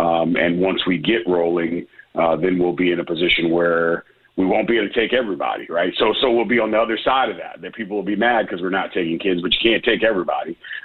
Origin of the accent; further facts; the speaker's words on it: Midwest, United States; You know, I'm from the Midwest originally.